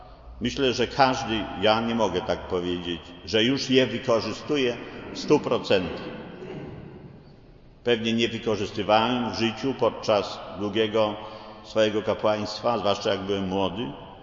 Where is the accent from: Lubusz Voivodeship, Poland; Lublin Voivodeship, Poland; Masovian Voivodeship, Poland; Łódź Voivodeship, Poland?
Masovian Voivodeship, Poland; Ja pochodzę z diecezji płockiej